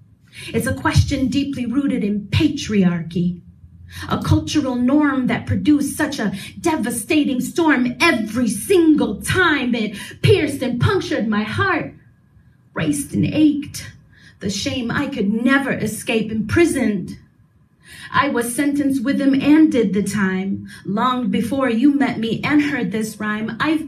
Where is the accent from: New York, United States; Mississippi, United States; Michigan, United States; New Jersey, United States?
Michigan, United States; Dearborn; I grew up here in Dearborn, Michigan. It's a city that boasts the largest concentration of Arab Americans in the U.S.